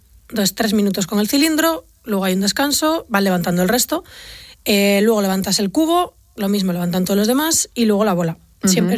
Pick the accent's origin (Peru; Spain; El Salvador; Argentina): Spain; Galicia; Yo como gallega desconocía por completo que tal cosa existiera